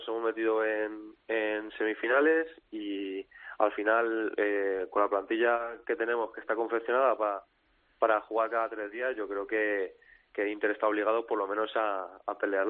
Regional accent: Madrid, Community of Madrid, Spain; Estoy en casa, yo soy de Colada, soy de Madrid.

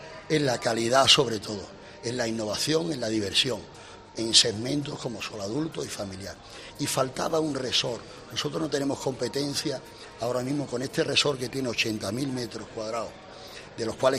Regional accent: Seville, Andalusia, Spain; now in Matalascañas, Spain; aunque soy de Sevilla, pero llevo toda la vida aquí. Aquí se han criado mis hijos.

